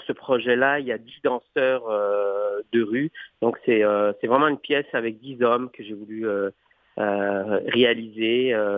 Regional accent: Morocco; je suis français-marocain et que moi, j'ai grandi dans la culture de la danse au Maroc, où est-ce qu'on danse naturellement à la maison depuis mon plus jeune âge.

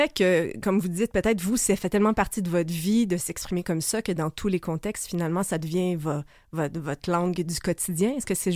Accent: Quebec, Canada; Je me fais dire des fois que j'ai un accent. Est-ce que je suis moins québécoise parce que j'ai un accent?

